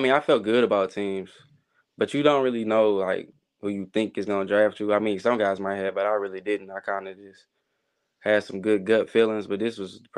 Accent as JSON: {"language": "English", "town": "Detroit", "region": "Michigan", "country": "United States", "said": "I'm from Detroit."}